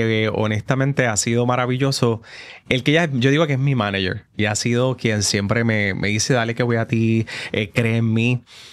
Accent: Ponce, Puerto Rico; Yo soy de Ponce. Por eso la intensidad a veces. Somos gente buena. Yo digo que los ponceños tenemos ese patriotismo que tiene el puertorriqueño cuando sale.

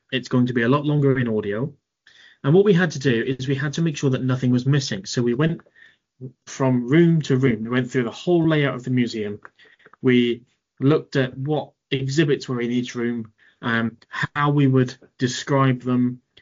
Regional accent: Plymouth, South West England, United Kingdom; But we've got quite a few in my hometown of Plymouth, quite a few in the southwest.

